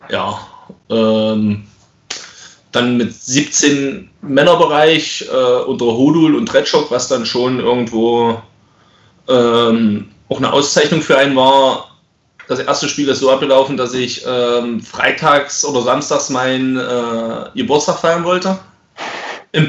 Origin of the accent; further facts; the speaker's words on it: Holzweißig, Saxony-Anhalt, Germany; gebürtiger Holzweißer, habe in der Jugend in Holzweißig gespielt